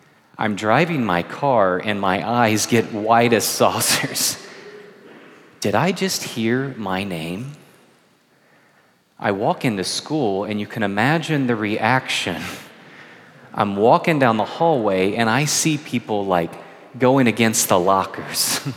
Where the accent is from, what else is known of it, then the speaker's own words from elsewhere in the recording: Kentucky, United States; I grew up in Kentucky on the Ohio River, and that my school was in Ohio, and so most of my friends and the people I saw at church, they lived in Ohio. But my family, we always lived in Kentucky.